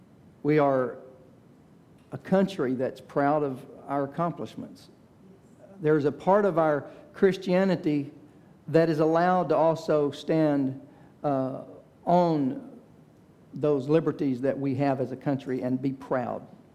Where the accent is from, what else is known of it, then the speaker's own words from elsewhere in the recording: Dallas, Texas, United States; I remember growing up, I was born in 1960. I was born in Dallas.